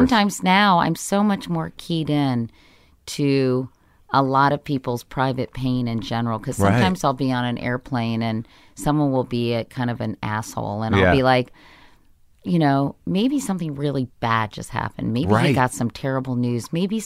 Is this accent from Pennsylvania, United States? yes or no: no; Arlington, Virginia, United States; I grew up in Arlington, Virginia.